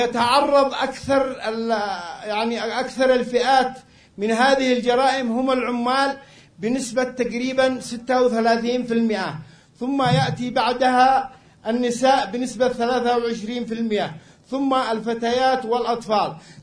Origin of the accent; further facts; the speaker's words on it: Yemen; بلادنا اليمن